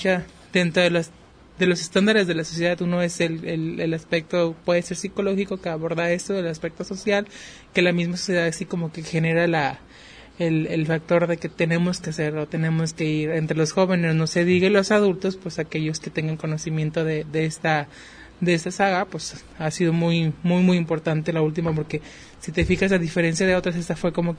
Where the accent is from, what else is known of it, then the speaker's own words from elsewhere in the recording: Mexico; como mexicanos